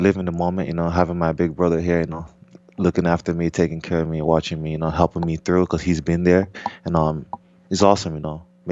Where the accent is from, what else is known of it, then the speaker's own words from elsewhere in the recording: Nigeria; English is a second language; I played soccer growing up in Nigeria. That's the major sport over there.